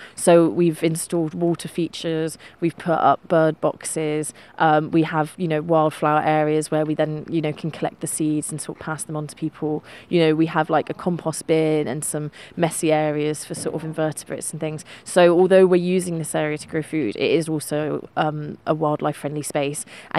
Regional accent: Bristol, South West England, United Kingdom; moved away as an adult; now in Isle of Man

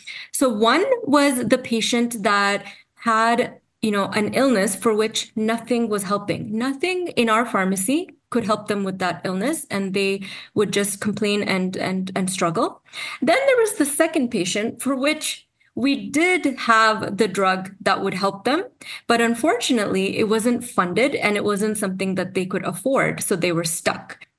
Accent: Canada; I'm from Canada. And I studied at the University of Toronto, and I did my Doctor of Pharmacy degree there.

